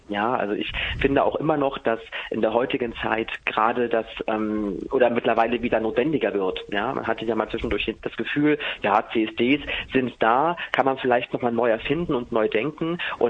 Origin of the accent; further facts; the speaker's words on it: Halle, Saxony-Anhalt, Germany; also ich komme ja aus Halle